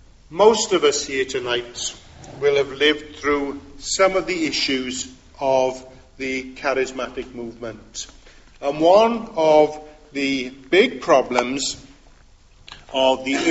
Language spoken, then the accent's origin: English; Wales, United Kingdom; Most of you know that I come from Pembrokeshire, and Milford Haven apparently is one of the deepest water channels in the world.